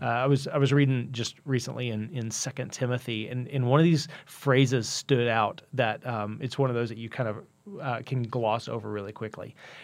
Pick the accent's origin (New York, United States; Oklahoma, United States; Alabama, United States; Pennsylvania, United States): Oklahoma, United States; Laverne; down to places like where I grew up in Laverne, and even smaller rural places.